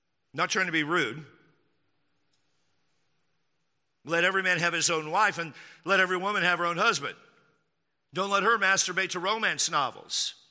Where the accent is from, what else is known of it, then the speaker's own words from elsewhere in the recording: Texas, United States; If you're here from the South, sorry, all of my mockery accents are from the South. I grew up in Texas.